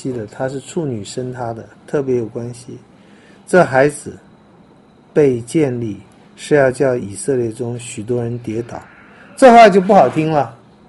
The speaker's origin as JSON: {"language": "Chinese", "country": "China", "said": "所以我们中国人死前要见一面"}